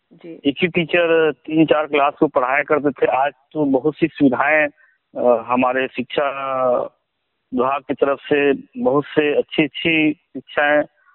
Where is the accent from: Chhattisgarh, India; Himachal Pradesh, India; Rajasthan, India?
Chhattisgarh, India; मेरा गांव वैसे जिला मुख्यालय राजनांदगांव से 16 किलोमीटर और दुर्ग जिला मुख्यालय से 22 किलोमीटर के बीचों बीच है।